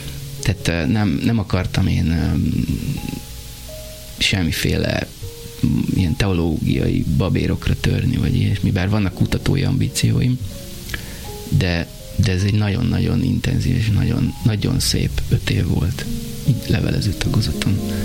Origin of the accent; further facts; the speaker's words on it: Nagymaros, Pest, Hungary; Nem, ez Nagymaroson. Onnan származom.